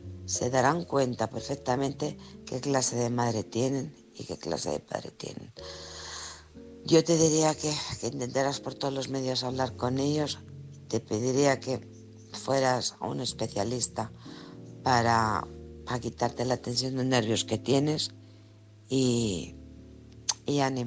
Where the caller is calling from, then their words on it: Alcorcón, Community of Madrid, Spain; de Alcorcón.